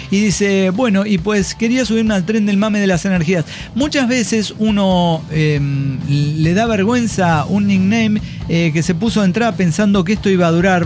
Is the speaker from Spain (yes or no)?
no; Pasto, Nariño, Colombia; Soy del sur de Colombia.